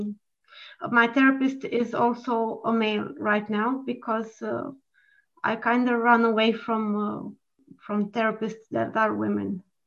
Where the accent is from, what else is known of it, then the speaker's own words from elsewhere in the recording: Romania; English is a second language; from Romania, adult child.